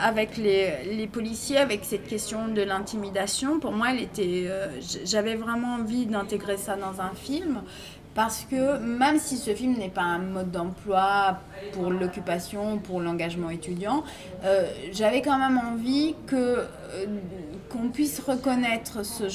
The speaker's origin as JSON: {"language": "French", "town": "Milan", "region": "Lombardy", "country": "Italy", "tie": "born there", "said": "Moi, je suis née en 76 à Milan."}